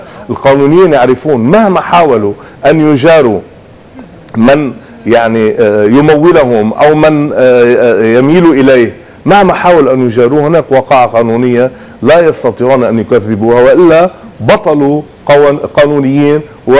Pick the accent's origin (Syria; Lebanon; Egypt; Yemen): Lebanon; بكل تواضع أنا مواطن لبناني